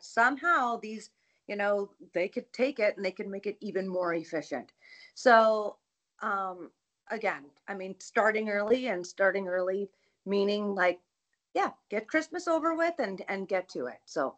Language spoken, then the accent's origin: English; Northern Canada, Canada; So I came from a very, very big family. I'm actually from Northern Canada.